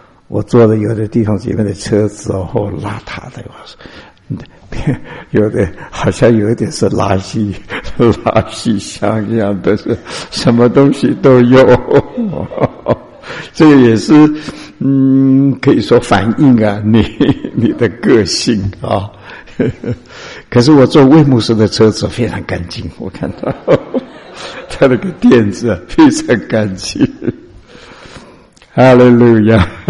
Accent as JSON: {"language": "Chinese", "country": "China", "said": "我们特别中国人就是要注意，要注意厨房一定要清洁"}